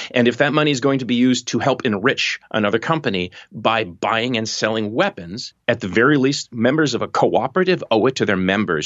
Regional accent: Canada; As a Canadian

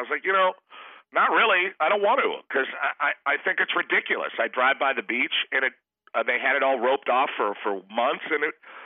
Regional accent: San Pedro, California, United States; also born or lived in Rancho Palos Verdes; I grew up mostly in Rancho Palos Verdes and in San Pedro, which is kind of like the harbor where the ghetto meets the sea.

